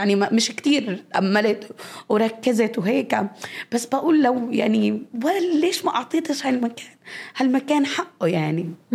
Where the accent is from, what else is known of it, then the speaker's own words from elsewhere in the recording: West Bank, Palestine; والشاب لما عرف إني من الضفة